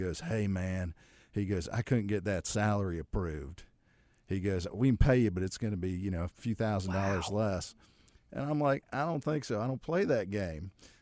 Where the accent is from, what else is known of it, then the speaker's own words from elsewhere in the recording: Akron, Ohio, United States; I grew up in Akron.